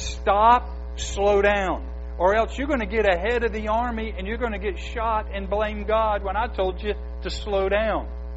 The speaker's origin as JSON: {"language": "English", "town": "Atlanta", "region": "Georgia", "country": "United States", "tie": "born or raised there", "said": "I don't remember this because I grew up in Atlanta"}